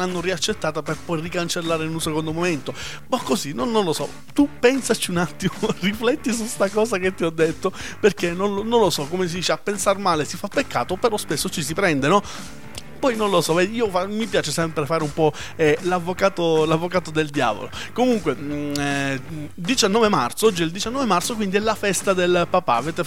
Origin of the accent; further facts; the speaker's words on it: Sicily, Italy; io che sono siciliano